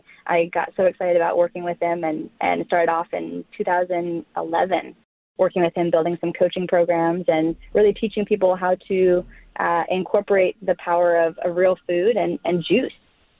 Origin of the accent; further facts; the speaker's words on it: California, United States; I grew up in Northern California. My parents still have 40 acres, beautiful gardens, all organic.